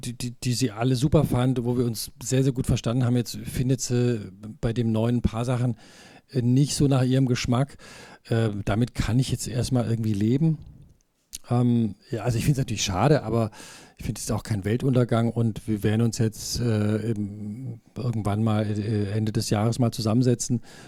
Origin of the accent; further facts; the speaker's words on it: Calw, Baden-Württemberg, Germany; Aber ich bin in Calw aufgewachsen, also im Nordschwarzwald.